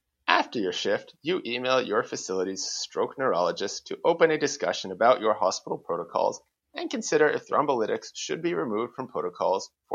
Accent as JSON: {"language": "English", "town": "Boston", "region": "Massachusetts", "country": "United States", "tie": "born or raised there", "lives_now": "Maine, United States", "said": "Ken, I live in Maine, which is known for a great accent, and I grew up in Boston, also known for a great accent."}